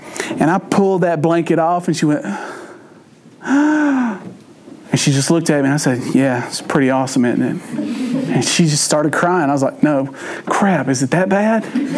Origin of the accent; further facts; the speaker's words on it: Louisiana, United States; We have a scrimp bowl because that's what we do at Christmas because we're Cajun.